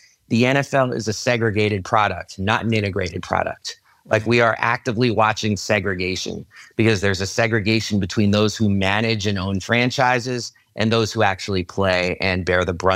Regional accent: New York City, New York, United States; I grew up in New York City, so I like to think I have a healthy vocabulary.

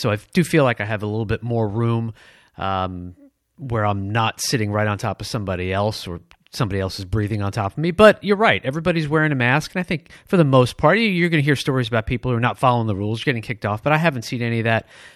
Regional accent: Detroit, Michigan, United States; but I grew up in Michigan. Remember, it's Detroit.

